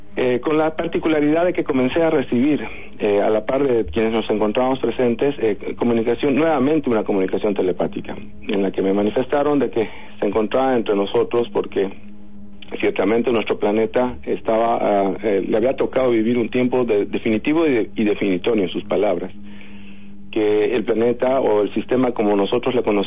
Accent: Bolivia; also born or lived in Tacna, Peru; Soy boliviano

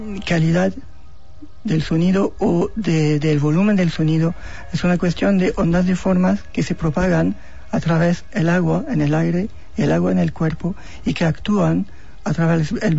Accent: France; Spanish is a second language; now in London, United Kingdom; Sí, yo soy francés, pero medio español. Mi madre es de Galicia.

